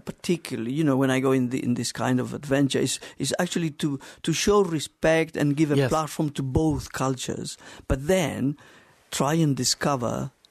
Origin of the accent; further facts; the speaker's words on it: Cordoba, Andalusia, Spain; now in London, United Kingdom; I am from Cordoba, from southern